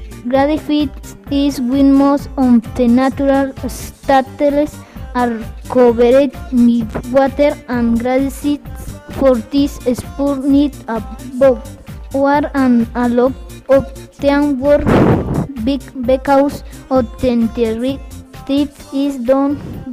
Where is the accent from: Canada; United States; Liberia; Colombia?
Colombia; Charalá, Santander; English is a second language; I am from Charalá. I am studying in the school Elena Santos Rosillo.